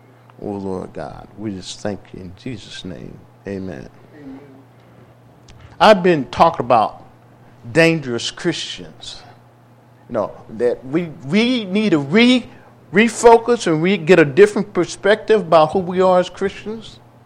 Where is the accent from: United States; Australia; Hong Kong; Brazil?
United States; Illinois; I remember growing up living through some dangerous times as a young black man, young black boy growing up in the South, in Southern Illinois.